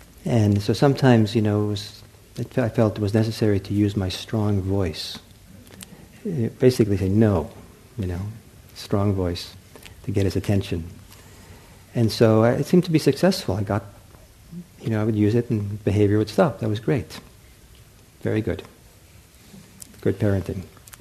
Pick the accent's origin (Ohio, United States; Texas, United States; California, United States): California, United States; I myself had a lot of prejudice against the South growing up. I grew up in California, right?